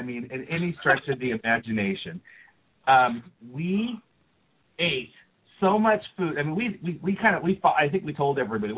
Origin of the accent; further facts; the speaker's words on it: Texas, United States; we love the people of Texas, because I'm from Texas. My girls are from Texas.